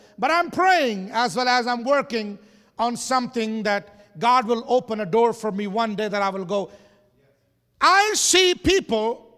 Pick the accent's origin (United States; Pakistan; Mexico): Pakistan; But under the current citizenship that I hold as a Pakistani, it is a big stamp on my passport